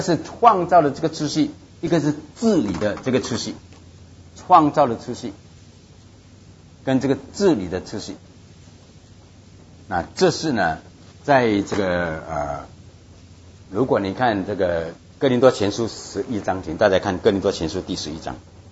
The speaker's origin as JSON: {"language": "Chinese", "country": "China", "said": "我告诉你我们中国人重男轻女"}